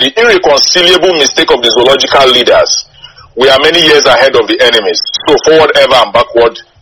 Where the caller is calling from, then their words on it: Toronto, Ontario, Canada; I am calling from Toronto, Canada.